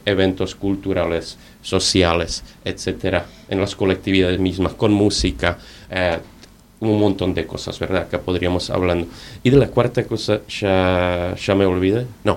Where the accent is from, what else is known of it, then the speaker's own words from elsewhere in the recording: Argentina; son conscientes, somos argentinos, pero argentinos por lo político